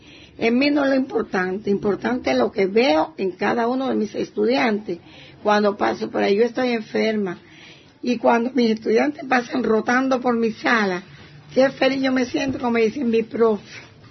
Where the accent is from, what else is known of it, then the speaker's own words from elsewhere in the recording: San Luis, Santiago de Cuba, Cuba; nací aquí en Santiago de Cuba, pero soy natural de San Luis.